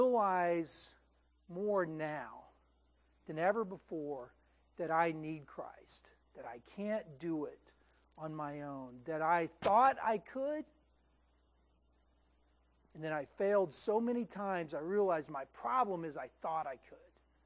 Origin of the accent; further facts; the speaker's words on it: Texas, United States; I drive by, and we have oak trees here, and you know, nothing's, you know, I'm from Texas, so I'm saying our oak trees are a little better, but that's just me.